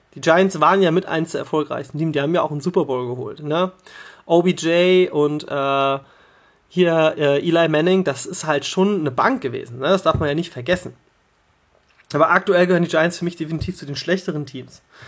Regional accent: Hanover, Lower Saxony, Germany; born there; das muss ich als gebürtiger Hannoveraner zugeben

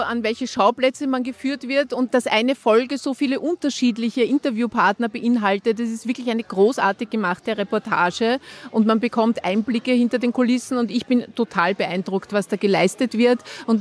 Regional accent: Vienna, Austria; Ich bin aus Wien.

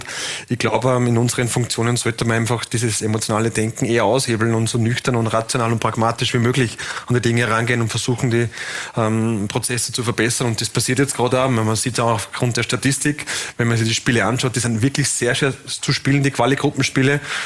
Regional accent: Ried im Innkreis, Upper Austria, Austria; Also ich bin einmal Rieder.

